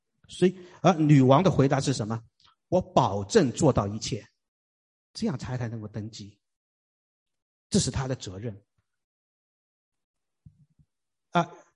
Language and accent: Chinese; China; 你知道70年前呢，可能我们中国人很少注意这些事情。